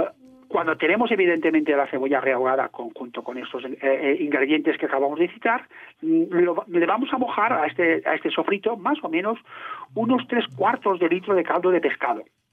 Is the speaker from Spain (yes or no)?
yes; Spain; also born or lived in Balearic Islands; yo como medio catalán, medio mallorquín